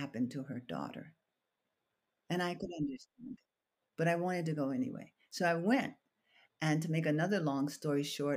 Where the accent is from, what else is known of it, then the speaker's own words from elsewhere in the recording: Washington, District of Columbia, United States; Well, I grew up in Washington, D.C., when it was still called Chocolate City.